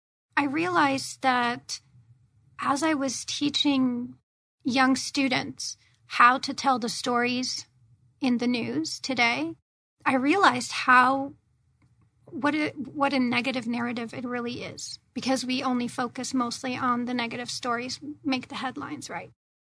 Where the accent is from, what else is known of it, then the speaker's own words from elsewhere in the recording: Switzerland; also born or lived in California / Rhode Island / Illinois; now in United States; I grew up in Switzerland.